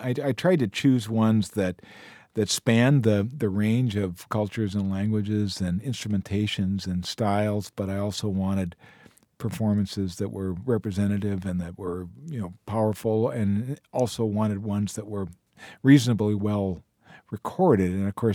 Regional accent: Rice Lake, Wisconsin, United States; I was born and raised in Rice Lake up in northwest Wisconsin

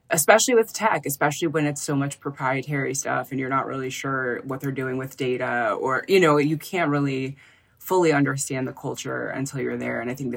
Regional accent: Philadelphia, Pennsylvania, United States; now in San Francisco, United States; well, I'm from Philadelphia. I can handle anything.

